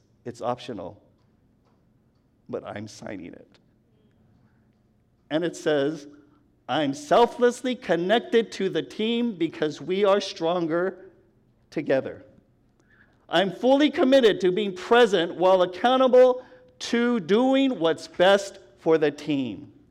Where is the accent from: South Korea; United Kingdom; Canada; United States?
United States; Sacramento, California; I'm from Sacramento. I have no affinity to Sacramento, right?